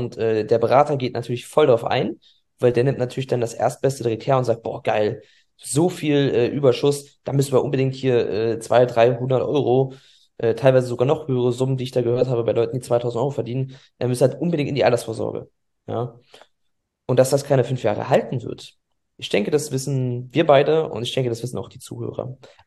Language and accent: German; Magdeburg, Saxony-Anhalt, Germany; ich spreche jetzt mal hier für uns, für den Osten, ich komme aus Magdeburg